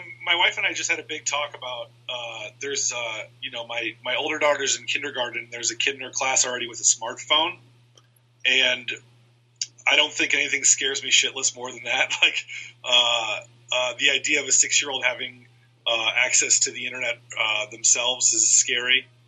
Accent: Iowa, United States; my high school friends, who I grew up with in Iowa, got married a few years before that.

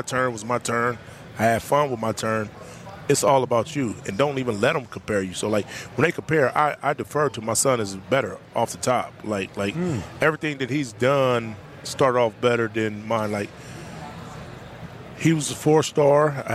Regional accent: Kansas City, Missouri, United States; born there; I was born in Kansas City, Missouri.

